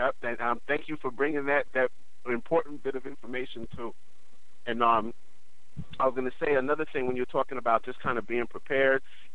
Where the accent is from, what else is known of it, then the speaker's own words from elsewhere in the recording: Trinidad & Tobago; Actually, we grew up using those in Trinidad quite often